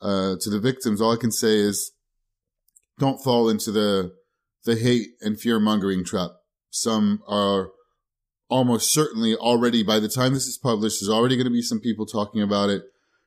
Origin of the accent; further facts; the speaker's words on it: Paris, Île-de-France, France; And I grew up in Paris, and a lot of these attacks happen right next door